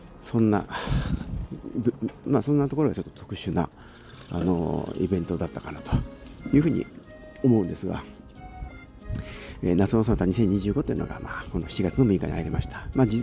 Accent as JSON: {"language": "Japanese", "town": "Ichikawa", "region": "Chiba", "country": "Japan", "tie": "born or raised there", "said": "まあ、生まれも育ちも今住んでいるのも千葉県の市川市という、そんな人物なんですが、"}